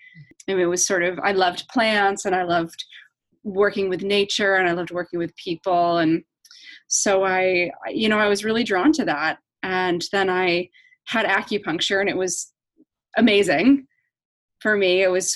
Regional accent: Massachusetts, United States; born there; Well, you know, I was born in Eastern Mass, and I always wanted to be a doctor when I was little.

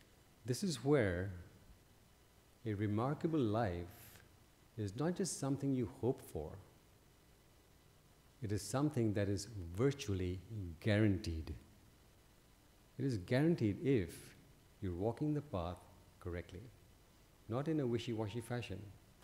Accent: India; I'm an Indian citizen, and during my days of practice, I didn't have much money. Being an Indian citizen and not having much money is a little bit of a handicap.

